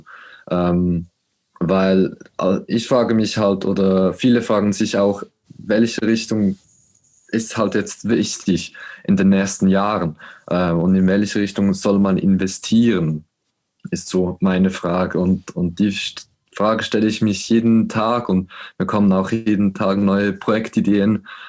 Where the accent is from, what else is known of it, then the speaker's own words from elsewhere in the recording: Switzerland; Dann kommt eben noch das Militär bei uns in der Schweiz.